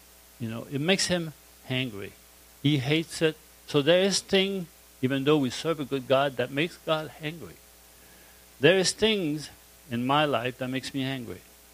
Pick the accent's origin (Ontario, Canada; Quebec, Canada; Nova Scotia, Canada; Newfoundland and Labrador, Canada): Quebec, Canada; born there; I was born in Quebec